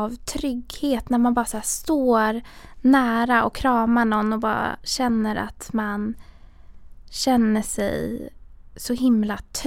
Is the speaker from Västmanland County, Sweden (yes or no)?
no; Stockholm, Stockholm County, Sweden; jag är uppväxt i Stockholm, ganska centralt. har växt upp i hela den här storstadspulsen.